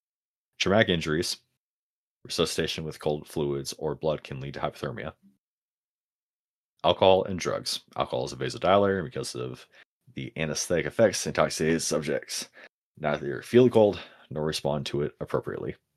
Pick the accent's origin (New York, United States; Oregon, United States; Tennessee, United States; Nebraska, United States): Oregon, United States; you know, I grew up in Oregon. We would have kids die every single year.